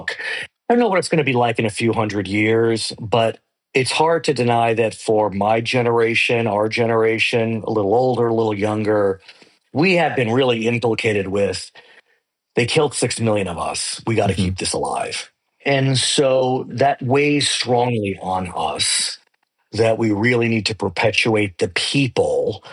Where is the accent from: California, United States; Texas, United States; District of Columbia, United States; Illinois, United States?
California, United States; Los Angeles; They were raised in New York. I was raised in Los Angeles.